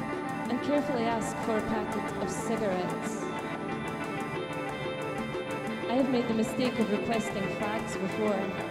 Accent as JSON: {"language": "English", "town": "Glasgow", "region": "Scotland", "country": "United Kingdom", "said": "He seems quite excited, and I don't have the heart or the energy to tell him I'm actually from Glasgow."}